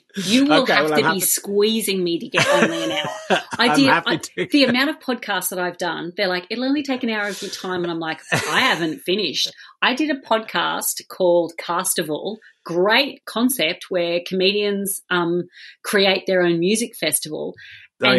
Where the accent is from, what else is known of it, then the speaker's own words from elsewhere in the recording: Australia; Being Australian, we take culture from both of those and culture.